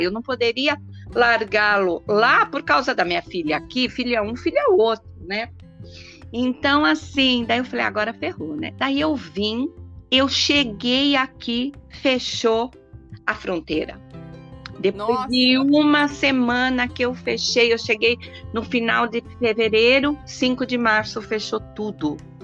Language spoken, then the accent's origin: Portuguese; Brazil; E eu, assim, eu sou brasileira, aquela italiana brasileira, como a maioria, né?